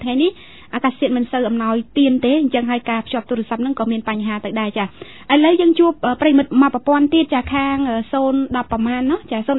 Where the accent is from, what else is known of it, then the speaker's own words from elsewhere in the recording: Kratié, Cambodia; ព្រោះខ្ញុំមានស្រុកកំណើតនៅខេត្តក្រចេះ